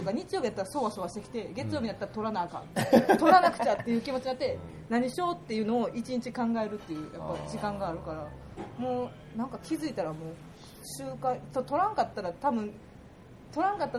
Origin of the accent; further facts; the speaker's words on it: Kansai, Japan; accent: Kansai; 私関西弁しか喋られへんってよう言われるし